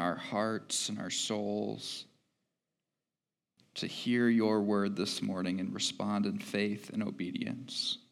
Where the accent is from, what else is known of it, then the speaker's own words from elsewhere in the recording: Jackson, Michigan, United States; and it was a city that was way bigger than Lacey's hometown of Mendota, Illinois, and my hometown of Jackson, Michigan.